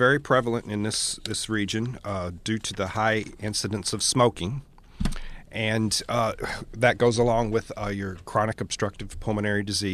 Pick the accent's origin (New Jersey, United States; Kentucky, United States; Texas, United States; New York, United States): Kentucky, United States; also born or lived in Columbia, Missouri; now in Bethel, United States; I've been here in Bethel for going on 3 years. And I moved here from Columbia, Missouri, and I originate from Kentucky.